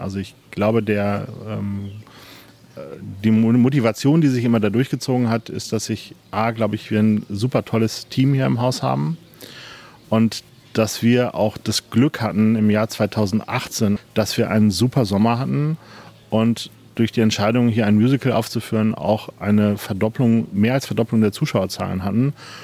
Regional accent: Gelsenkirchen, North Rhine-Westphalia, Germany; born there; now in Eutin, Germany; ich bin gebürtiger Gelsenkirchener

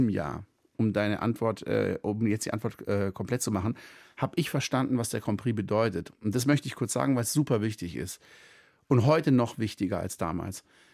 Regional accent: Baden-Württemberg, Germany; Ich bin im Schwarzwald aufgewachsen

